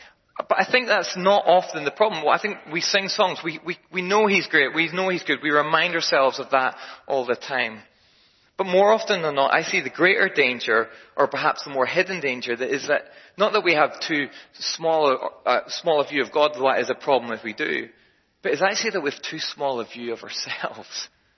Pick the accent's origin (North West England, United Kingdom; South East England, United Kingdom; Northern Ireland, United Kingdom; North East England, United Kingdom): Northern Ireland, United Kingdom; It's just that I'm Northern Irish, so maybe I'm one step above.